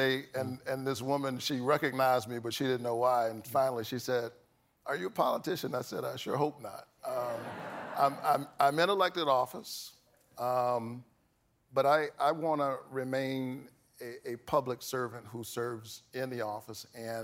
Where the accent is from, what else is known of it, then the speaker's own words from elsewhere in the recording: the South, United States; Look, I grew up in the South.